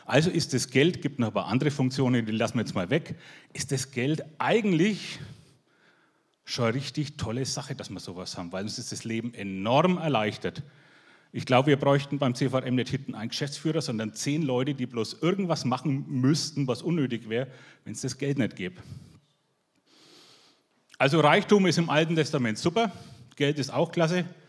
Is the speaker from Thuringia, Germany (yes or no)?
no; Herzogenaurach, Bavaria, Germany; Ich komme aus Herzogenaurach